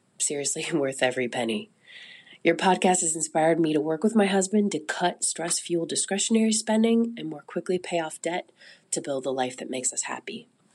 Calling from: Seattle, Washington, United States; I'm calling from Seattle.

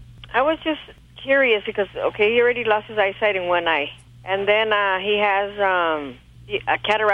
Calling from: Montebello, California, United States; California, Montebello, California.

